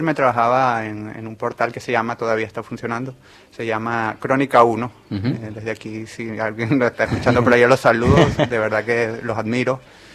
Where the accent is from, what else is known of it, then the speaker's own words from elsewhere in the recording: Venezuela; cuando llegué, como todo venezolano que llega, empecé a repartir currículums por todos lados